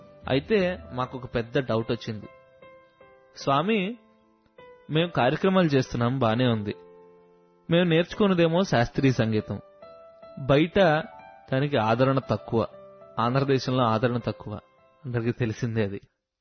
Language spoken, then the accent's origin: Telugu; Bhimavaram, Andhra Pradesh, India; మాది భీమవరం పశ్చిమ గోదావరి జిల్లా